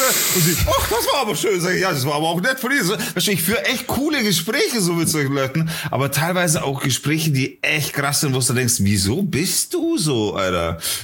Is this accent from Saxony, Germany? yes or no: yes; Leipzig, Saxony, Germany; born there; Nee, ich komme nicht aus Bayern. Ich bin in der Ecke geboren, in Leipzig.